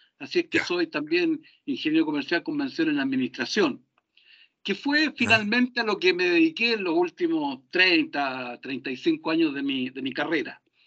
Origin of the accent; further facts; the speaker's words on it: Santiago, Santiago Metropolitan Region, Chile; also born or lived in Valparaíso; yo nací en Santiago. En Santiago, soy santiaguino de nacimiento. Viví un periodo muy cortito de un año, dos años en Valparaíso, que de donde era mi madre, y todo el resto de mi vida la he vivido acá en Santiago.